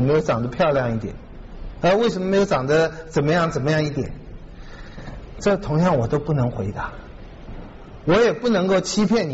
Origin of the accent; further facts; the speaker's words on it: Taiwan; 我是会说中文的，大概就跟我成长的环境有关系，我是在台湾长大的嘛。